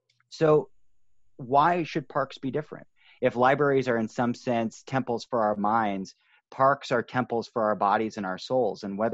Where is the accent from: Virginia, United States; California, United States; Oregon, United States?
Oregon, United States; Portland; I've always had access to parks growing up in Portland. I grew up on Mount Tabor. I took swim lessons at Selwood.